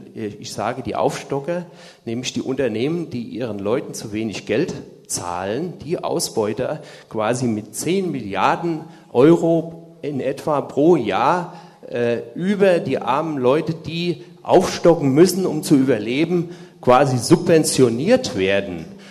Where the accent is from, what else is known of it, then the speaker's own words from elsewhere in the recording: Wiesbaden, Hesse, Germany; ich komme aus Wiesbaden